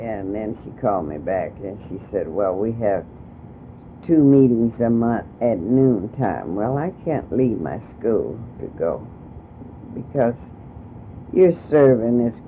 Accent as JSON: {"language": "English", "town": "Chicago", "region": "Illinois", "country": "United States", "tie": "born or raised there", "also_born_or_lived": "Little Rock, Arkansas", "said": "I was born in Little Rock, Arkansas, which Arkansas at that time was prejudiced state, you know. And I was raised in Chicago"}